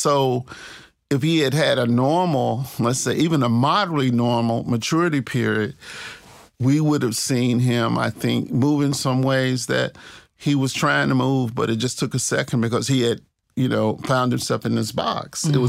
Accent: Mississippi, United States; also born or lived in Tupelo, Mississippi; I grew up in the Delta, in the Mississippi Delta. I grew up kind of in two places. I was born in Tupelo, Mississippi, which is decidedly not in the Delta, Northeast Mississippi.

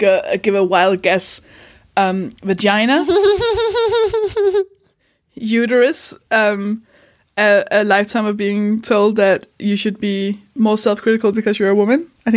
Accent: Denmark; a little white guy growing up in Denmark in the 90s.

